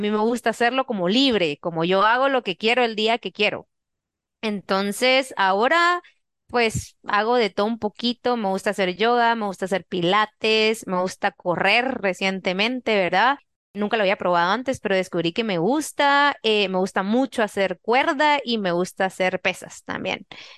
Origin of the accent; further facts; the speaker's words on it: Guatemala; porque como guatemaltecos eso no ocurre, ¿verdad?